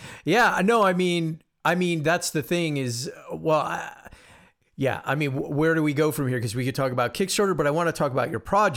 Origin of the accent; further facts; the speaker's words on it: New Jersey, United States; also born or lived in New York; now in Los Angeles, United States; And I grew up in New Jersey and New York and seeing what apartments go for